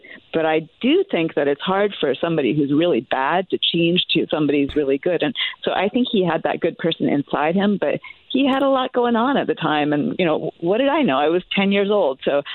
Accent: Massachusetts, United States; now in Long Island, United States; I am currently in Long Island. That's where I live with my partner, but I'm originally from Massachusetts.

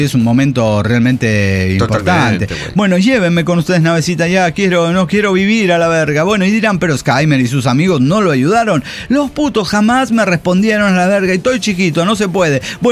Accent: Chihuahua, Mexico; Y yo soy de Chihuahua, o sea, si México pierde y Chihuahua pierde más.

